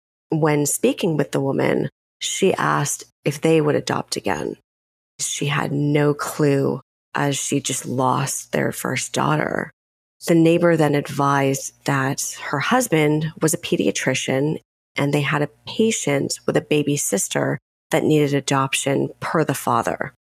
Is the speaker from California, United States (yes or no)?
yes; Westlake Village, California, United States; also born or lived in Monument, Colorado; I am from Westlake Village, California, and Monument, Colorado.